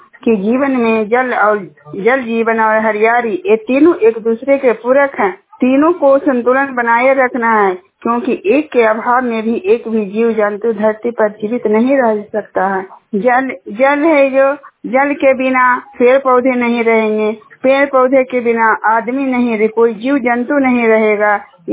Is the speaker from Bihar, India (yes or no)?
yes; Juniyar, Bihar, India; हिलसा प्रखंड के रहने वाली हूँ, जुनियार गांव का निवासी हूँ।